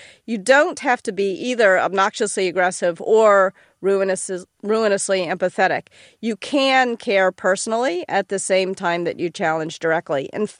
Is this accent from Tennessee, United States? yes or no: yes; Memphis, Tennessee, United States; I'm from Memphis, by the way